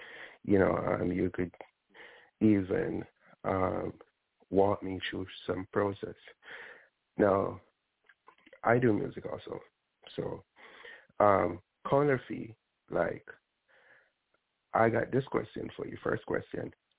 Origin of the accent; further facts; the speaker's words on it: Jamaica; now in United States; I'm a Jamaican. I came to the States 6 years ago.